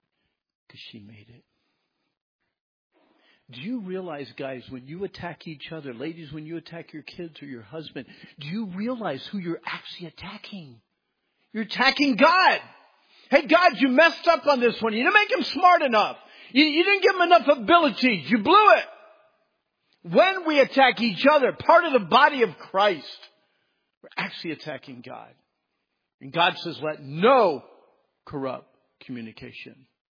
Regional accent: Pennsylvania, United States; When I was a kid, I grew up in Pennsylvania. Again, I was raised by my grandparents.

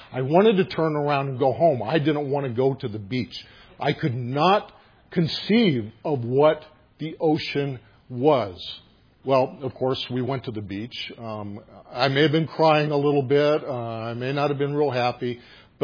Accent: Los Angeles, California, United States; And I grew up in Los Angeles, and this was a long time ago.

